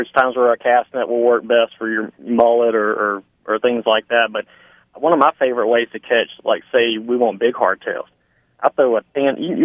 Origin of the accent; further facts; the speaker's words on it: Louisiana, United States; and of course I'm from Louisiana, so you got, we'll call it making bait.